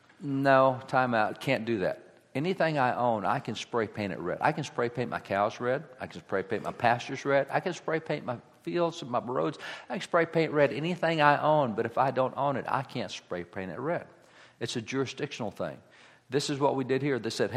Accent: Texas, United States; As I mentioned, I'm a cowboy from Texas, got the rams, got the cattle, the horses, the sheep

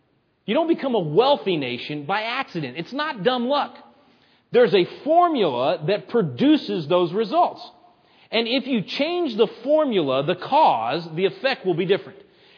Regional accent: Texas, United States; Now look, I'm a Texan, all right? I know a little something about bragging. I mean, I know you folks think we Texans are obnoxious.

